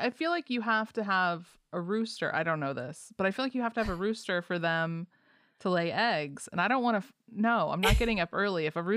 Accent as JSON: {"language": "English", "region": "Nevada", "country": "United States", "tie": "born or raised there", "said": "Well, growing up in Nevada, and they are just the cutest."}